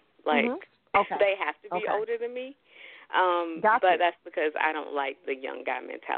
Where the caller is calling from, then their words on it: Atlanta, Georgia, United States; from Atlanta.